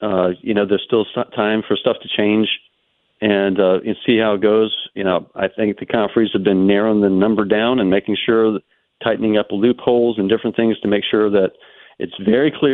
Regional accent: Prince William, Virginia, United States; You know, when I was growing up, I grew up in Prince William.

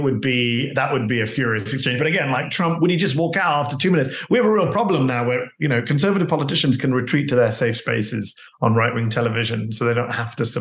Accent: United Kingdom; moved away; as a Brit, as someone who moved here from the United Kingdom

